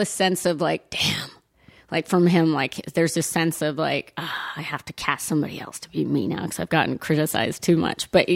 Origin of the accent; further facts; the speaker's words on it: Italy; moved away; I grew up in the Italian chapter, if you will, because it was a Jesus thing